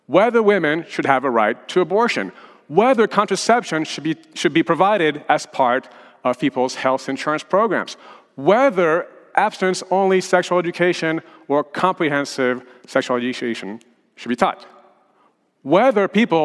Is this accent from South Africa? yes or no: no; Paris, Île-de-France, France; also born or lived in Nairobi, Kenya; My father is Kenyan, my mother is French, from Brittany, the Celtic region of France. And after being born in Nairobi, I grew up in Paris, not very far from the Eiffel Tower, in a multicultural environment, speaking French with my mom and English with my dad.